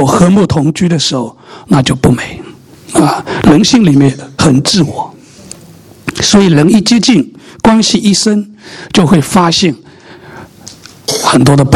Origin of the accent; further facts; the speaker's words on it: Wenzhou, Zhejiang, China; 我以前在这个，我是温州人，但是我在服侍的时候是在宁波